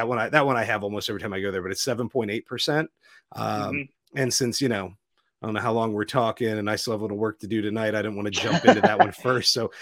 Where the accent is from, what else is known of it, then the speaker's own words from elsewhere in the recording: Pennsylvania, United States; So I grew up in Pennsylvania, and I mean, I would hesitate to say like that's a beer I grew up on